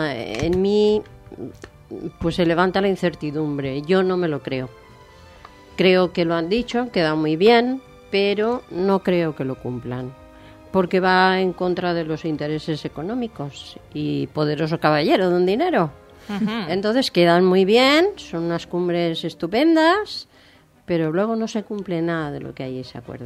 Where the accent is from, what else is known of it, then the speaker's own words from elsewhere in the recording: Castilla-La Mancha, Spain; Yo soy de un pueblecito de La Mancha y en mi pueblo sembraban un año un pedazo de tierra y al año siguiente lo dejaban descansar.